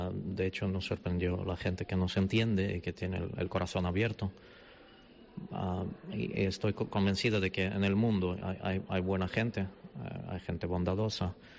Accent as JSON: {"language": "Spanish", "town": "Kharkiv", "region": "Kharkiv Oblast", "country": "Ukraine", "second_language": "Spanish", "said": "Soy de Kharkov, es una de las ciudades más grandes y más bonitas de Ucrania."}